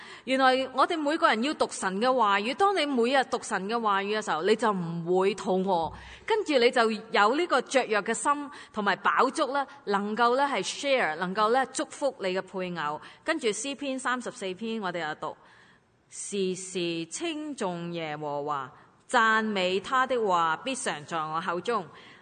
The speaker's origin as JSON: {"language": "Cantonese", "country": "China", "said": "佢咧就见到我系中国人啦"}